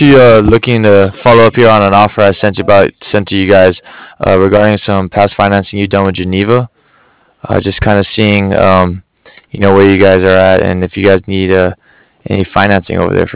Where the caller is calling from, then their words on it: Cardiff, Wales, United Kingdom; I'm calling here from Cardiff.